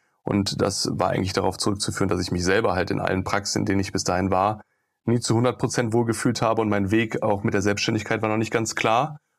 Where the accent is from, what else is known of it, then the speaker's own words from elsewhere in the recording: Düsseldorf, North Rhine-Westphalia, Germany; Ich bin in Düsseldorf groß geworden.